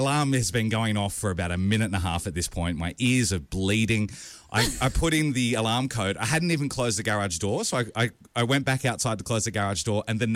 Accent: New South Wales, Australia; I grew up in New South Wales. We've always kept our sauces in the fridge.

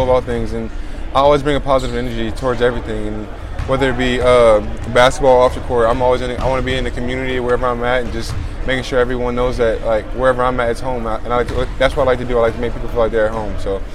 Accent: Nebraska, United States; I'm from Nebraska, so like I'm not used to any certain thing.

